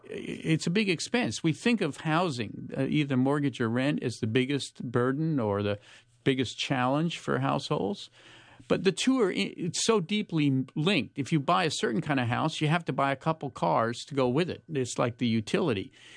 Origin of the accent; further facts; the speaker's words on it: Palo Alto, California, United States; I grew up in Palo Alto, and, you know, there's a great little main street on University Avenue there